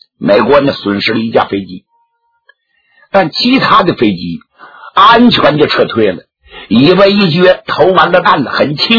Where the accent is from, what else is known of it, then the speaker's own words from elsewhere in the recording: China; 那我们中国人来说呢，打开历史，我们也说我们中国是文化古国，有5000年的历史。